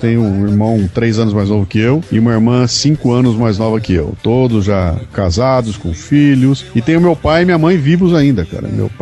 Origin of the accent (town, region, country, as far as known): Bauru, São Paulo, Brazil; born or raised there; moved away as an adult; now in São Paulo, Brazil